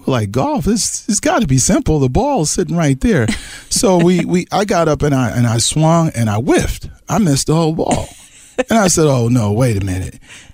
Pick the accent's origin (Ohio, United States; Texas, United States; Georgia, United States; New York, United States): New York, United States; now in California, United States; Growing up in New York, I was able to come out and visit family relatives here.